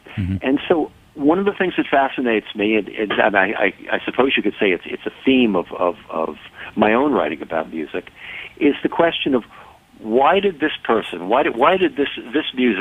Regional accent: New York City, New York, United States; I grew up in New York City, in relatively privileged circumstances. That is to say, my family was well-to-do.

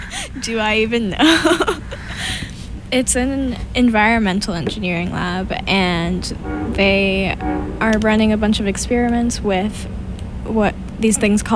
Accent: Amherst, Massachusetts, United States; So I'm from Amherst, Massachusetts. It's Western Mass, kind of the middle of nowhere. I plan on going back home and working in a lab at UMass.

